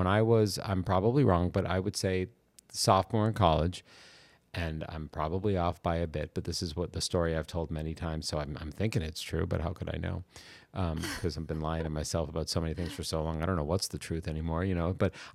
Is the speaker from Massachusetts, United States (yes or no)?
yes; Boston, Massachusetts, United States; I can't do a Bostonian accent and I'm from Boston